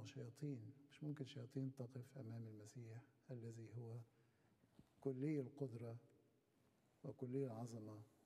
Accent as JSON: {"language": "Arabic", "country": "Egypt", "said": "طيب قعد يشرب من عندنا في مصر 3.5 سنين"}